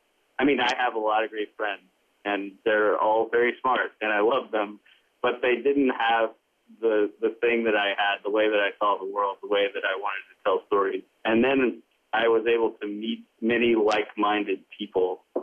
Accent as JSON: {"language": "English", "region": "Tennessee", "country": "United States", "tie": "born or raised there", "moved": "as an adult", "said": "I'm the writer director of Limetown. I grew up in East Tennessee. When I was 18, I went to NYU, the film school."}